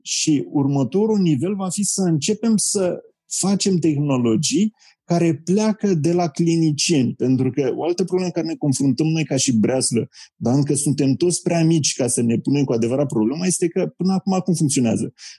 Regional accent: Romania; Adică, noi ca și români chiar nu trebuie să rămânem aia care doar să fim

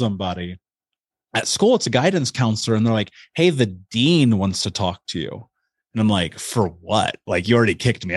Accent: Indianapolis, Indiana, United States; You know, I grew up in Indiana, in Indianapolis.

